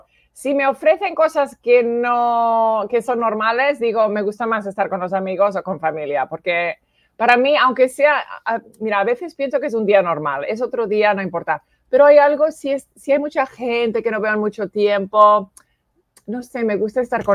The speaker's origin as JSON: {"language": "Spanish", "region": "Virginia", "country": "United States", "tie": "born or raised there", "second_language": "Spanish", "moved": "as an adult", "said": "Yo grew up in Virginia. Yo crecí en Virginia."}